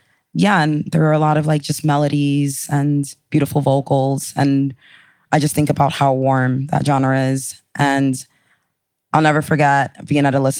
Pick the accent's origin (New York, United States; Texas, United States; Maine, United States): New York, United States; growing up in the Bronx, you know, which was reggaeton, merengue, bachata, to dancehall, and then hip hop, which of course, you know, I was in New York.